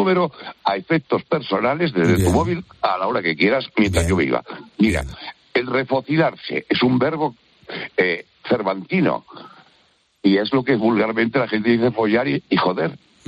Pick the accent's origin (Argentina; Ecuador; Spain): Spain; Villarejo de Salvanés, Community of Madrid; born there; yo nací en Madrid, que es Villarejo de Albanés, pero nací en el suelo, porque mis padres eran pobres y caí al suelo el 2 de octubre del 47.